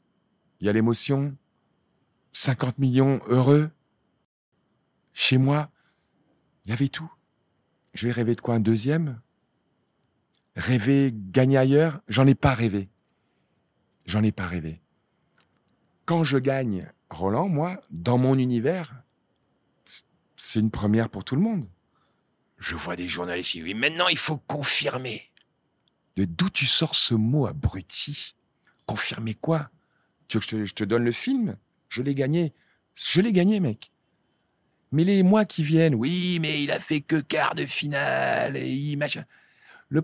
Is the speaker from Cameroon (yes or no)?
yes; Cameroon; moi, je viens d'un petit village du Cameroun, quoi. Où on n'avait pas de quoi me payer ma première raquette, tu vois.